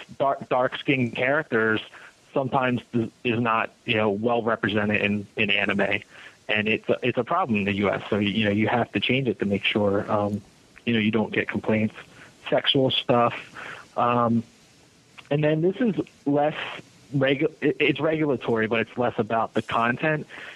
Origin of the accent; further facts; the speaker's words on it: New Jersey, United States; now in Los Angeles, United States; Yeah, well, I'm originally from New Jersey, so I see what your housewives do in conjunction with what our housewives do.